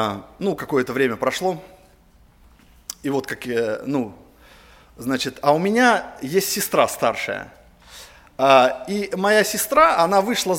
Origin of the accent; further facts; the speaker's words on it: Voronezh, Voronezh Oblast, Russia; Вы знаете, вот когда я еще рос в Воронеже, родился, и когда я вот был подросток